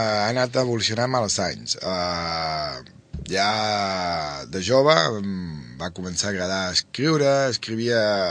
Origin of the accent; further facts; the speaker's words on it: Manlleu, Catalonia, Spain; also born or lived in Seville; jo soc manlleuent, d'aquí de tota la vida, nascut a Sevilla